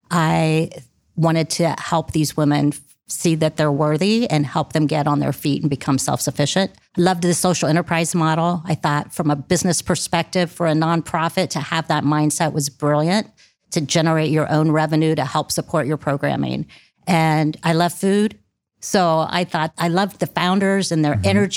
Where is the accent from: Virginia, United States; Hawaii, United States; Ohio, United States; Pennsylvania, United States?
Ohio, United States; Kenton; So I grew up outside of Columbus, small farm community called Kenton, about 60 miles northwest, and loved it.